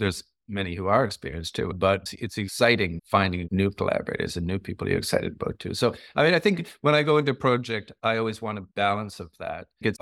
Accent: Toronto, Ontario, Canada; I grew up in Toronto, in Canada, and I didn't think the idea of making movies was really even a possibility.

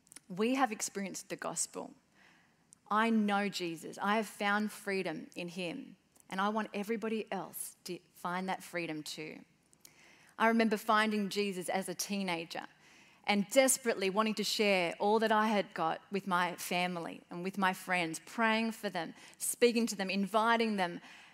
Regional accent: Auckland, New Zealand; when I was young, I was born in New Zealand, we lived in Auckland

